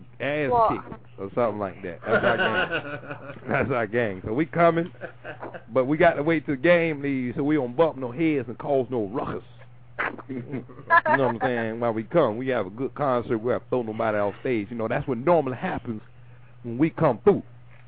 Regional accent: Florida, United States; I'm from Florida myself.

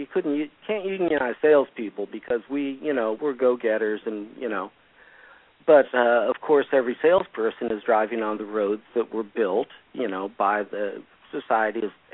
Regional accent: California, United States; I grew up in California and actually went to school with his daughter and in an area with a lot of evangelicals in it.

